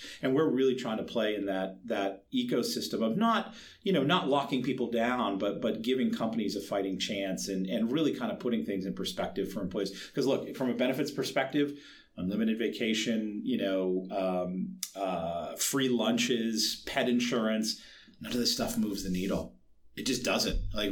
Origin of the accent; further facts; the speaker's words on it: Boston, Massachusetts, United States; I'm a Bostonian, right?